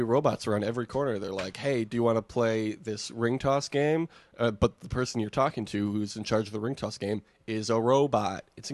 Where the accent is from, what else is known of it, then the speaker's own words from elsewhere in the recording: Michigan, United States; I'm from Michigan. I know how to pronounce Mackinac.